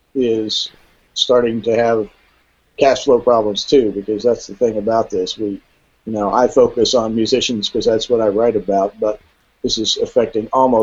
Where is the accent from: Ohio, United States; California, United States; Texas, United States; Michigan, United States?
Texas, United States; Austin; So the whole family moved down here. I was 4 years old at the time.